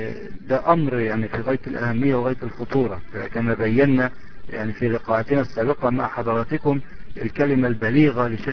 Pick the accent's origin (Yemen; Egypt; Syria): Egypt; إلا ما لكن نجد مثلا عندنا في مصر يعني ما زال هناك للأسف الشديد بعض الطوائف